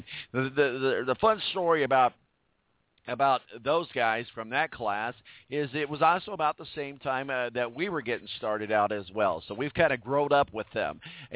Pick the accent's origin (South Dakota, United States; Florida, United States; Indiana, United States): Indiana, United States; Evansville; Really, you know, I grew up in Evansville, so, you know, it was really kind of a neat experience there.